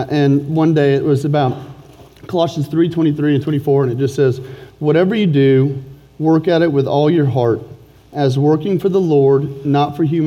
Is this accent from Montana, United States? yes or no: no; Dallas, Texas, United States; And so I grew up here in Dallas, and I had strong Christian parents